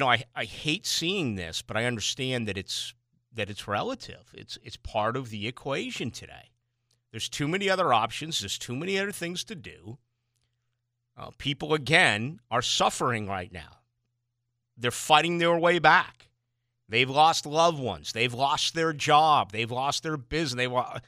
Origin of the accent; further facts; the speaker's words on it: Boston, Massachusetts, United States; My hometown in Boston, they'll come back as long as they win.